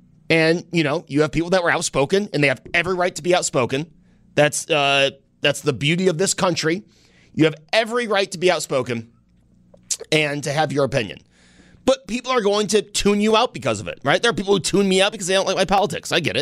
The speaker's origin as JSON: {"language": "English", "country": "United States", "said": "But yeah, I'm as an American, I'm disappointed that the United States of America is not moving on."}